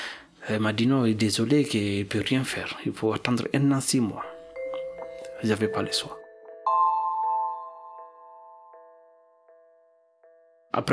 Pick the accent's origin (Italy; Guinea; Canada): Guinea; now in France; Je suis de la Guinée-Conakry.